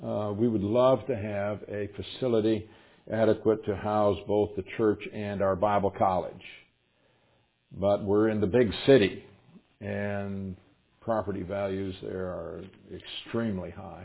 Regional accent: United States; "You're an American, aren't you?" And I said, "Yes, I am."

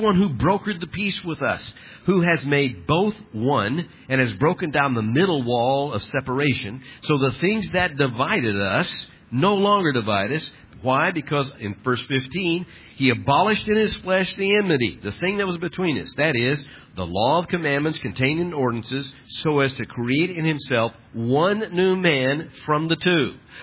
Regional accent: Arkansas, United States; I came from Arkansas, a redeemed man from Arkansas.

